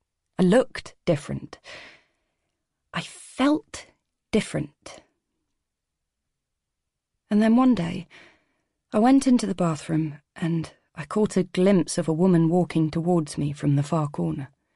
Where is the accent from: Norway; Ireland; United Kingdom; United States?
United Kingdom; England